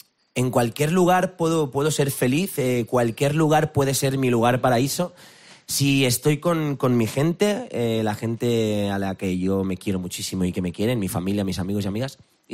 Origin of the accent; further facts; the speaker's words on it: Sant Feliu, Catalonia, Spain; Barcelona, San Feliu, mi pueblo, es esencial y necesario también para recargar pilas